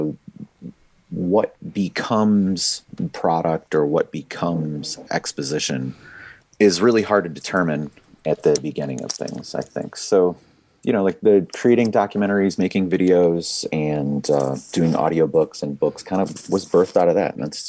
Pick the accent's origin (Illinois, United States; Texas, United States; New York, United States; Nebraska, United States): Illinois, United States; Chicago; So, you know, I grew up around the Chicagoland, you know, have family in other places like Pittsburgh and out on the East Coast.